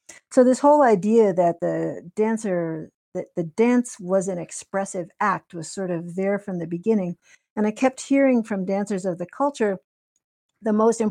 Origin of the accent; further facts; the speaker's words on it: Brooklyn, New York, United States; Yeah, I grew up in Brooklyn, New York, and when the gal down the street got tired of giving lessons